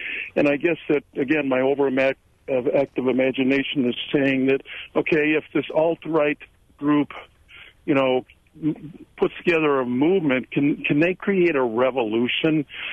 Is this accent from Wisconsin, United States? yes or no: yes; Baraboo, Wisconsin, United States; outside of Merrimack, but I'm from Baraboo.